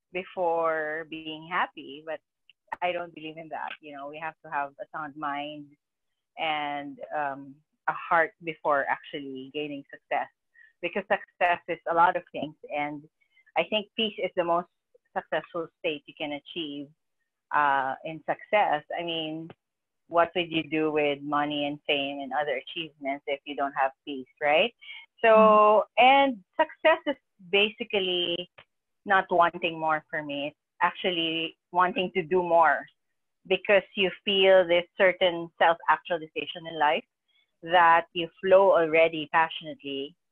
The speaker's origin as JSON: {"language": "English", "country": "Philippines", "said": "I'm from the Philippines"}